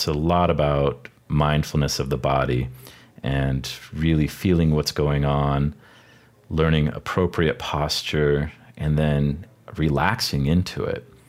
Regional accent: Helena, Montana, United States; I'm 35 years old. I'm from Helena, Montana.

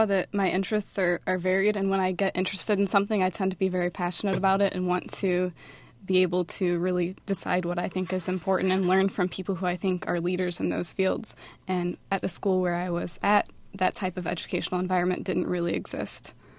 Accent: Rockford, Illinois, United States; I grew up in Rockford, but I sort of have a less traditional past, if you will.

